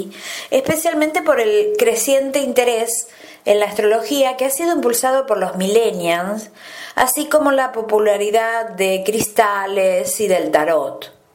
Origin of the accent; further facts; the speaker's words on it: Argentina; En mi país, Argentina, el tema del dinero, el tema de la abundancia es bastante urgente en este momento